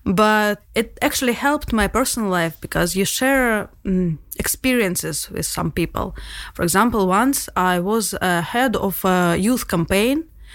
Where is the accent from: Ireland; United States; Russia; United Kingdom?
Russia; English is a second language; moved away; I am from Russia. You could already tell that by my tough accent. I left my country and since then I have to adapt all the time.